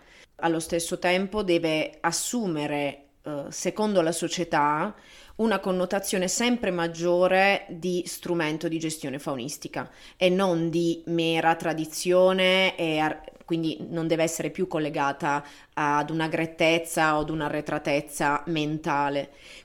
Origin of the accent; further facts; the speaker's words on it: Apulia, Italy; io sono pugliese e poi ho scelto di studiare scienze naturali ed ecologia a Parma